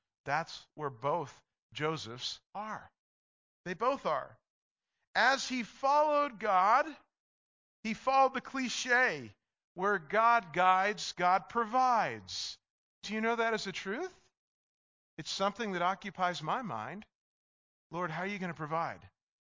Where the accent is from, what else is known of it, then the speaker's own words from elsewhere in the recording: New York, United States; See, I've traveled around a lot, but I grew up outside of New York, so you'd hear that.